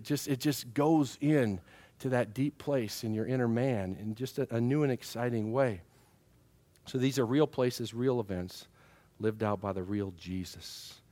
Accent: Minnesota, United States; I grew up in Minnesota. You know, I've been around big lakes and stuff.

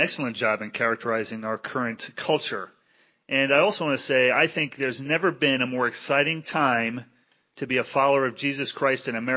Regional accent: New Jersey, United States; when I grew up in New Jersey, just 7 miles west of New York City, those were the things you didn't talk about in polite company.

